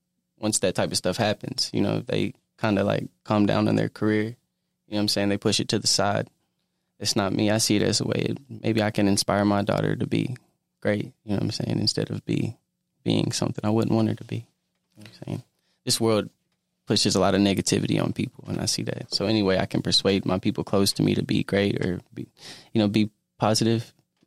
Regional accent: Maud, Texas, United States; also born or lived in Kansas City; I'm from Kansas City, but I spent most of my life in a town called Maud.

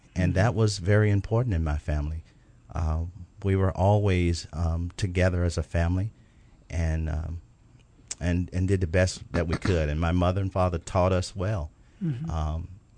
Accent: Arkansas, United States; growing up in Arkansas in a place that you would think, you know, not a lot of industrial, you know, places there to work. But we did a lot of farming

